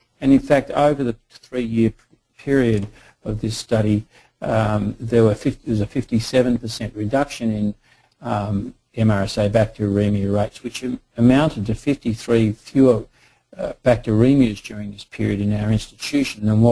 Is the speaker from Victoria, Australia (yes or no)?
yes; Melbourne, Victoria, Australia; So in Australia, in particular in my hometown of Melbourne, Victoria, we just got a grant